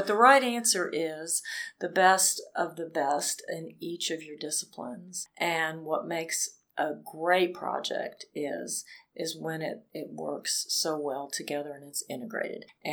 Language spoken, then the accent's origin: English; Hallettsville, Texas, United States; So I grew up in Hallettsville, Texas, which is a town of 20.